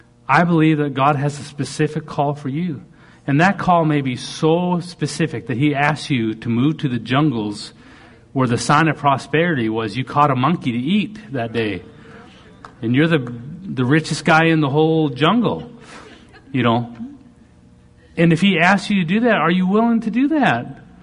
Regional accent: Canada; now in United States; And I'm proud Canadian. I'm proud to live in America.

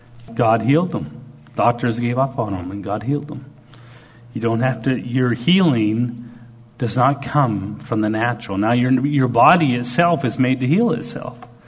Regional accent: Canada; I'm Canadian mostly

